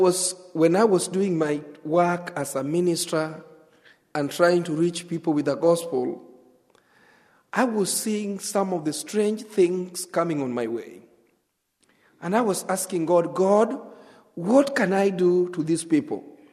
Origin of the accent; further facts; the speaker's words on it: Kenya; first language Luo; English is a second language; It's a language of the learned people in Kenya. This is my third language. I have my mother tongue, which is Luo, and I have a national language, which is Swahili